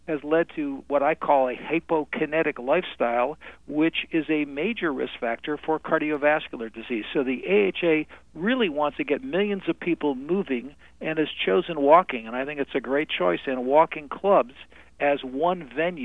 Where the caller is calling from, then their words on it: Royal Oak, Michigan, United States; I'm calling from Detroit, Michigan, actually Royal Oak, Michigan.